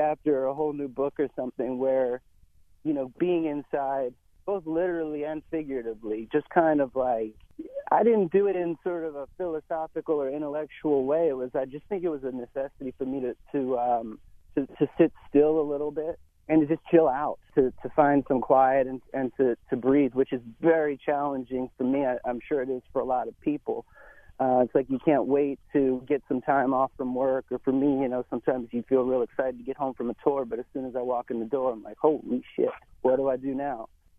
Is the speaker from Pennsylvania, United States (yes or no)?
yes; Langhorne, Pennsylvania, United States; also born or lived in California; I'm from Philly area, from the burbs, Langhorne, PA, Bucks County. But I was living out in California.